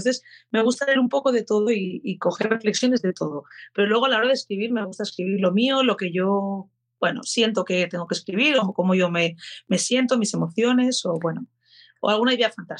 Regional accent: Asturias, Spain; Aquí yo soy de Asturias, soy de vivo en Gijón

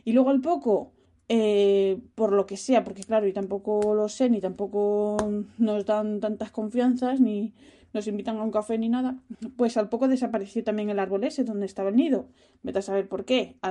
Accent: Spain; yo soy española, tengo la costumbre de que me dé el aire

